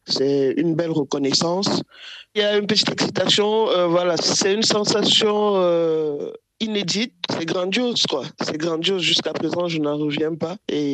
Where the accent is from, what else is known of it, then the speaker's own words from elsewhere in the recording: Cameroon; Pour le Cameroun, oui, parce que je suis camerounaise.